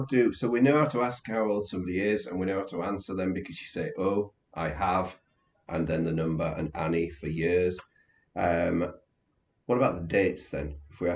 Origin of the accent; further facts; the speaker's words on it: England, United Kingdom; as an English person, to not pronounce the H.